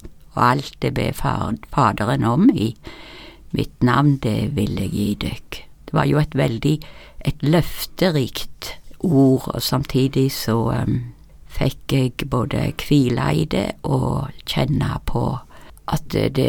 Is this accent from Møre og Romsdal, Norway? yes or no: no; Rennesøy, Rogaland, Norway; Da var jeg egentlig lærer hjemme på Rennesøy